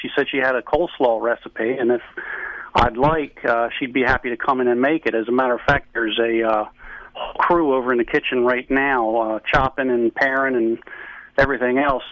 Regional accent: Parkville, United States; Well, I remember Hale's. I grew up in Parkville.

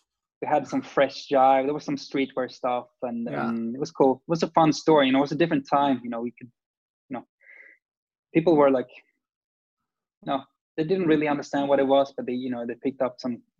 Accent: Sweden; Growing up in Sweden was like a thirst for culture, you know.

